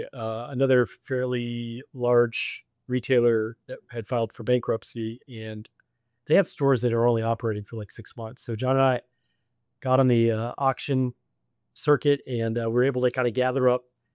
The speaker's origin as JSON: {"language": "English", "town": "Nashville", "region": "Tennessee", "country": "United States", "tie": "born or raised there", "said": "First off, I was born and raised in Nashville, so I'm pretty biased."}